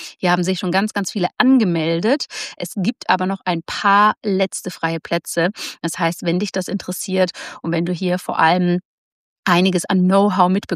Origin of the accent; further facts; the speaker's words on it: Zurich, Switzerland; an meinen Heimatort Zürich